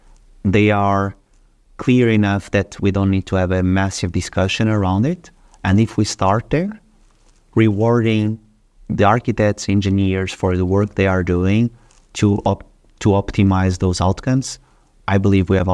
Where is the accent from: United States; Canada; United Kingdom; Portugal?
Portugal; English is a second language; I'm from Portugal. I love football. Okay. I'm grown up with that.